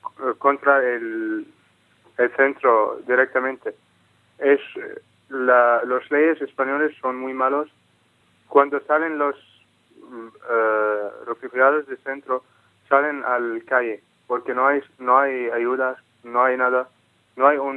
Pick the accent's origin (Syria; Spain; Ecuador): Syria; Spanish is a second language; Por ejemplo, soy de Siria y no quiero un asilo político.